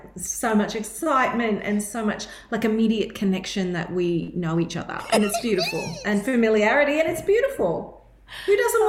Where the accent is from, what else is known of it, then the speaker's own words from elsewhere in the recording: Mackay, Queensland, Australia; I'm from Mackay, less than 2 hours away from here, and I want to help get the word out about how beautiful it is right here.